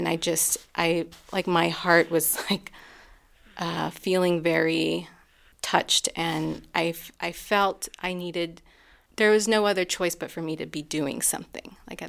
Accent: the South, United States; I'm Mexican American, born in the U.S., and also have some German European roots in me as well. But definitely identify strongly with the Mexican-American roots that are within me. And so feeling especially disconnected from those and my place of birth and where I grew up in the South

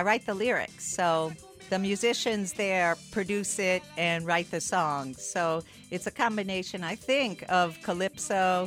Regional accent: New Orleans, Louisiana, United States; And I'm from New Orleans, so my receptors are turned on to this because I grew up with voodoo and hoodoo.

